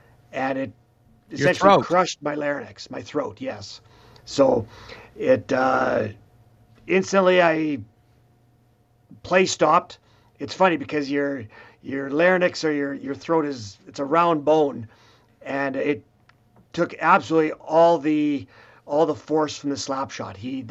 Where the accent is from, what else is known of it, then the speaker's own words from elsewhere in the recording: Swift Current, Saskatchewan, Canada; I'm from Swift Current. So we're about a little over 2 hours away.